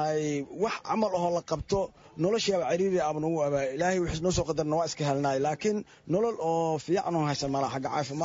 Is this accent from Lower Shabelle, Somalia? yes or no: yes; Janaale, Lower Shabelle, Somalia; waxaan ka soo barakacnay Shabeellaha Hoose Janaale.